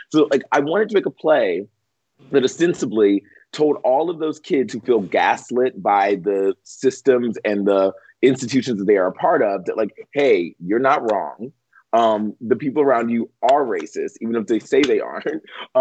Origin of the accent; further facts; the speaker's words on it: the South, United States; I grew up in the South, right? And so in the South, there are certain things that are like very plain spoken, right?